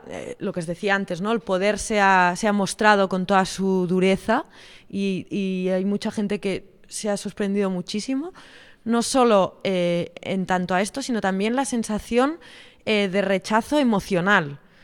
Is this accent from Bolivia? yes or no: no; Figueres, Catalonia, Spain; Yo soy de Figueras, que es un pueblo en el norte